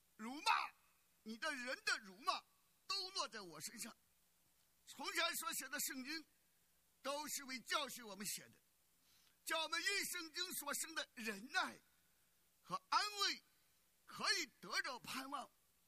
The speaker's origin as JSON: {"language": "Chinese", "country": "China", "said": "那我们中国人常常讲，哎呀，你要活出个人样子来"}